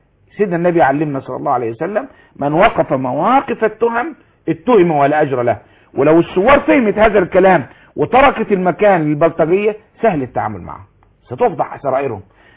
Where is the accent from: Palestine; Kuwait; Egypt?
Egypt; الناس بتحسبنا ان احنا من ابناء مصر، الناس بتحسبنا ان احنا من مصر الازهر